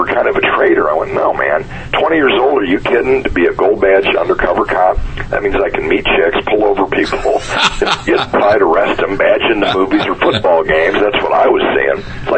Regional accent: Kansas City, Missouri, United States; I'm from Kansas City, and I went to Arizona State.

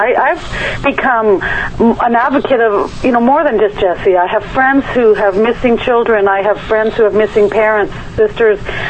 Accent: Kamloops, British Columbia, Canada; You know, I'm from Kamloops, B.C. We haven't even hit 100,000 people in our little city here

